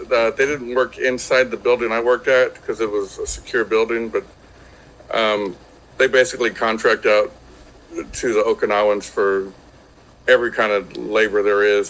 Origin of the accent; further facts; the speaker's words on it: Victoria, Texas, United States; born there; also born or lived in Japan / San Antonio, United States; I was born in Victoria, Texas. Was in the Air Force for 12 years, where I spent a lot of time in Japan.